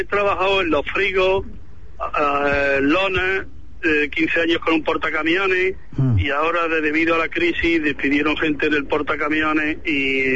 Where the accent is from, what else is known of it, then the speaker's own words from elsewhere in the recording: Granada, Andalusia, Spain; De Granada